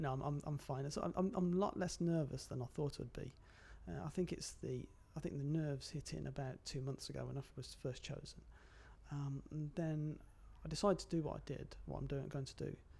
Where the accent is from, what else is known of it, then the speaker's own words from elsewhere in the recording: Nottingham, East Midlands, United Kingdom; I'm 47 and I'm from Nottingham.